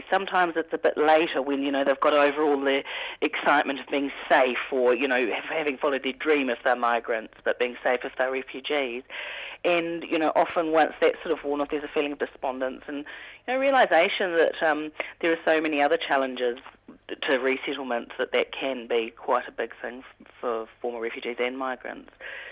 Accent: Wellington, New Zealand; now in Porirua, New Zealand; I'm not from Porirua originally. I'm from a farming area over in the Wairarapa

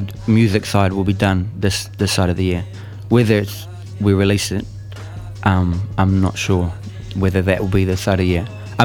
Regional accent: Port Moresby, National Capital District, Papua New Guinea; I'm from Port Moresby, and my roots are like in the Highlands

